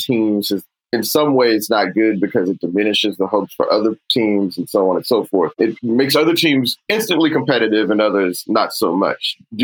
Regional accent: Houston, Texas, United States; I'm from Houston.

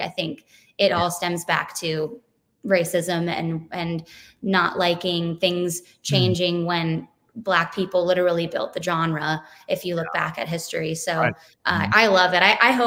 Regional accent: West Palm Beach, Florida, United States; We grew up together in West Palm. We went to St. Anne's.

